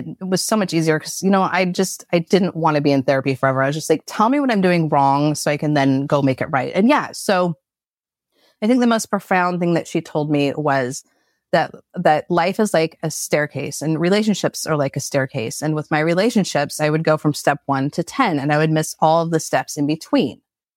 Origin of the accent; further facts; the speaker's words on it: Portland, Oregon, United States; So I grew up in Portland, Oregon, and my German grandpa had 40 acres off the Oregon coast that we would go to every weekend as a kid